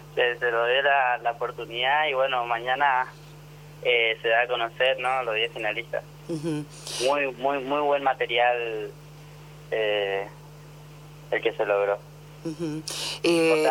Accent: Misiones, Argentina; poder estar representando mi provincia. Como seguramente saben, soy de Misiones.

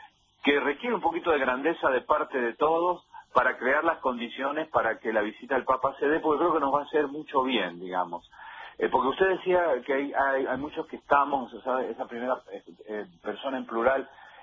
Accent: Mendoza, Argentina; moved away as an adult; Yo soy mendocino de origen

